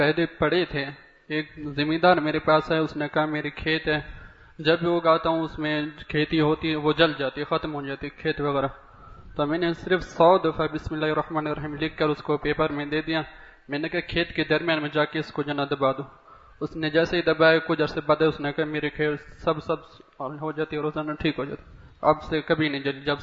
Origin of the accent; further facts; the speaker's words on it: Barkhan, Balochistan, Pakistan; جی السلام علیکم، جی میں بلوچستان سے ہوں